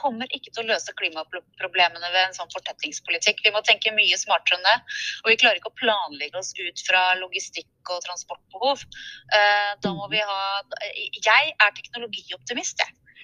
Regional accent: Enebakk, Akershus, Norway; Så selv så kommer jeg fra Enebakk.

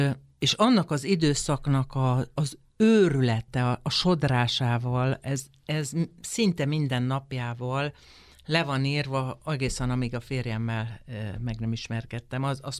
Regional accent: Hajdúnánás, Hajdú-Bihar, Hungary; moved away as an adult; also born or lived in Debrecen; now in Budapest, Hungary; tehát 86-ban, a rendszerváltás előtti iszonyú izgalmas underground időszakban felköltözött a hajdonási kislány Budapestre

